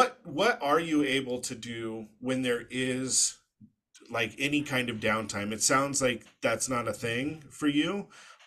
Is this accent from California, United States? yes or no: yes; California, United States; I'm very clear that I'm from Southern California